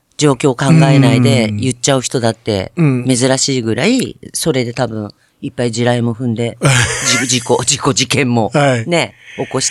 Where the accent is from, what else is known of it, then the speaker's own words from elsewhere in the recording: Shinjuku, Tokyo, Japan; 新宿育ちって言うと、はい、まあ、芸に新宿育ちだから